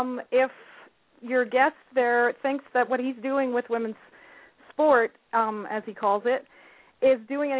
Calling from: Calgary, Alberta, Canada; I'm calling from Calgary.

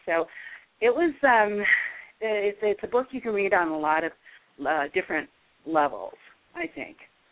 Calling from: Wyoming, United States; I'm calling from Wyoming, and I thought if nobody else wants to talk, I will.

